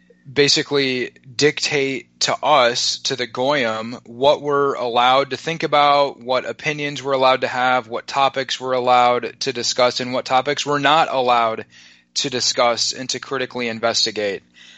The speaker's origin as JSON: {"language": "English", "country": "United States", "tie": "born or raised there", "said": "in my case, I mean, I'm born and raised in America, and I care about this country."}